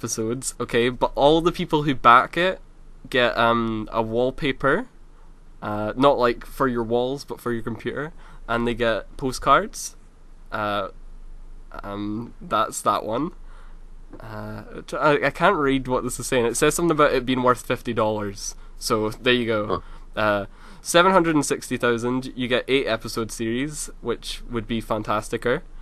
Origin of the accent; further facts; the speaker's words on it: Scotland, United Kingdom; because that's supposed to be the good film at the moment, for us anyway, as Scottish people.